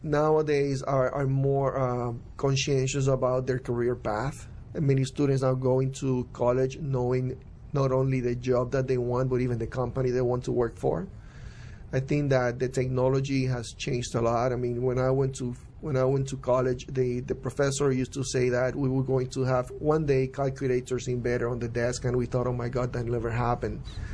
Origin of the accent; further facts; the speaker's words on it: Puerto Rico; I'm originally from Puerto Rico.